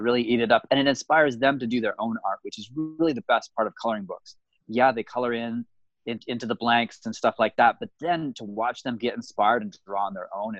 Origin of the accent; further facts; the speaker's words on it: Hawaii, United States; now in San Diego, United States; I'm from Hawaii and currently live in San Diego.